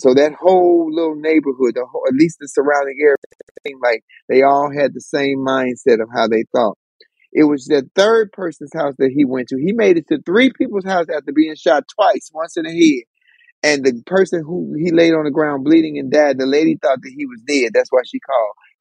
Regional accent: Chicago, Illinois, United States; We're afraid of kids because kids, especially in Chicago, my hometown, they jacking you at 11 and 12 years old at the gas stations.

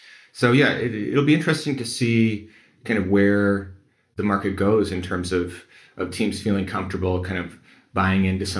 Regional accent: Midwest, United States; I'm from the Midwest, the heartland of America.

